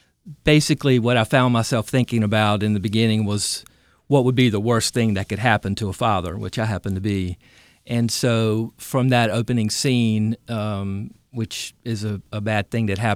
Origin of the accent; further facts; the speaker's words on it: Greenville, North Carolina, United States; Born and bred in Greenville, father is a huge pirate man, J.H. Rose graduate.